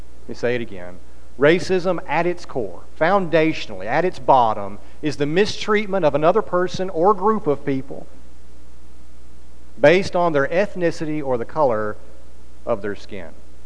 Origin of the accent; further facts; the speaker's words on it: Tennessee, United States; I grew up in Middle Tennessee, close to Nashville.